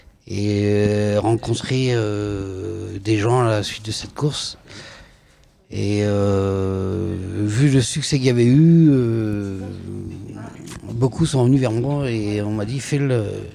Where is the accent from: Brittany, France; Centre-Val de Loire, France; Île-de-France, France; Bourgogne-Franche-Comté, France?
Brittany, France; Plourin-lès-Morlaix; now in Locmélar, France; Je suis natif de Plourin-les-Morlaix.